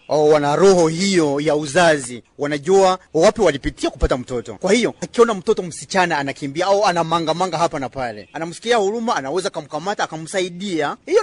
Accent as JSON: {"language": "Swahili", "country": "DR Congo", "said": "natoka DRC."}